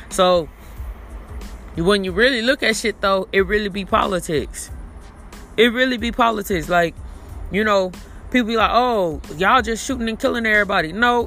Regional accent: Gary, Indiana, United States; Majority of my family is from Chicago, but I never grew up in Chicago. So, but I grew up in Gary.

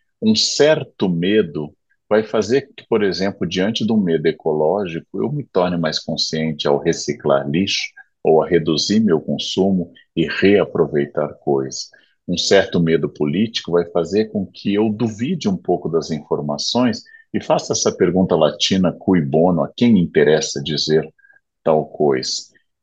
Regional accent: São Leopoldo, Rio Grande do Sul, Brazil; now in São Paulo, Brazil; Na minha cidade natal, São Leopoldo, sair à rua à noite é um ato de coragem.

